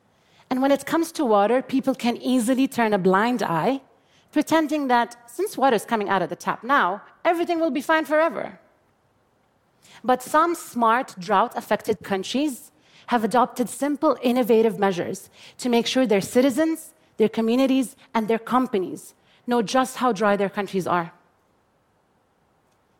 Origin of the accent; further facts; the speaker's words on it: Jordan; I grew up in Jordan, a water-poor country that has experienced absolute water scarcity since 1973.